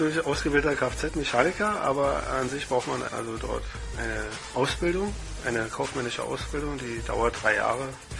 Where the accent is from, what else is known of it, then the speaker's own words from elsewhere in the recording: East Germany, Germany; weil ich bin in der DDR aufgewachsen und da gab es sowas nicht.